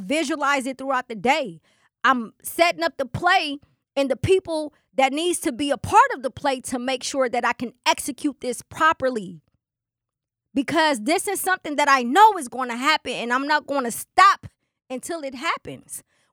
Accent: Milwaukee, Wisconsin, United States; I'm from Milwaukee, right? Milwaukee is fly, especially in the era that I grew up in. Born in the 80s, raised in the 90s, baby, we fly.

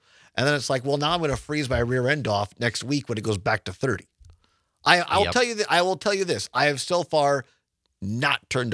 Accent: Richland Center, Wisconsin, United States; Take my hometown, for example, Richland Center, a town of 5,000 people, a county of 18,000.

